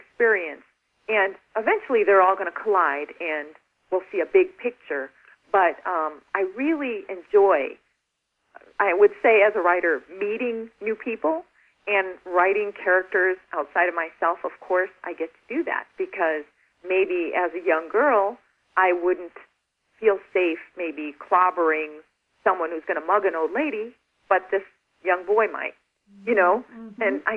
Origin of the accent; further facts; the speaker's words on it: Chicago, Illinois, United States; I have so many stories growing up in Chicago. I mean, really bizarre stories.